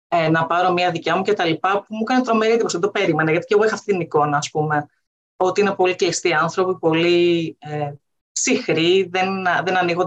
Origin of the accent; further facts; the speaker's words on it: Zurich, Switzerland; Greek is a second language; αν βρεθείς σε περιοχή της Ελβετίας, που εγώ είμαι από τη Ζυρίχη, αν πάω στη Γενέβη, που δεν ξέρω γαλλικά